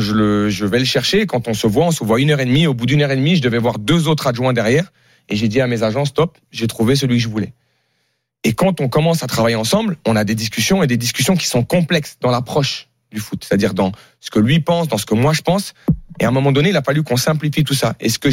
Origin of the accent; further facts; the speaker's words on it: Paris, Île-de-France, France; born there; Moi, aujourd'hui, je préfère, je suis né à Paris.